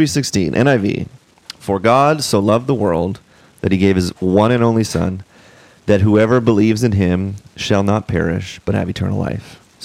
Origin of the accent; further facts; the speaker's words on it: California, United States; if you want to speak like a Californian, just enunciate every syllable of every word. I'm from California.